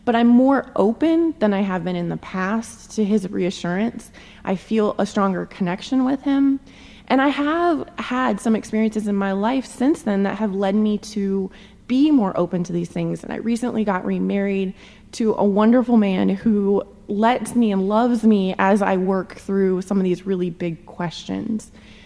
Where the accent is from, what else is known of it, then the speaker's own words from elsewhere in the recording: California, United States; And I grew up in California, so my family during this time was all the way on the other side of the country